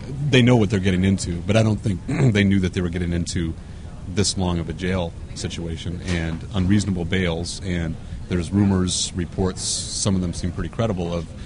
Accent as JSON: {"language": "English", "region": "Indiana", "country": "United States", "tie": "born or raised there", "said": "I was born and raised in Indiana and in a liberal Democrat family."}